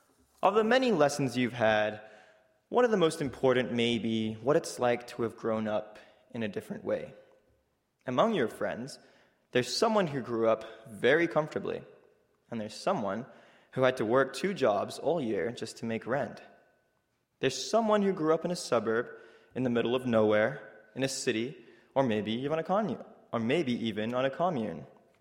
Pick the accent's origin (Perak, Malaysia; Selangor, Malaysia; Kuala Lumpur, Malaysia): Kuala Lumpur, Malaysia; now in United States; I grew up in Kuala Lumpur, Malaysia.